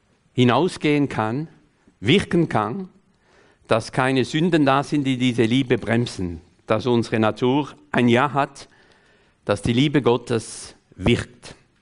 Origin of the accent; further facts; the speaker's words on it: France; dass ich nicht als Franzose denke, wie die Philosophen in Frankreich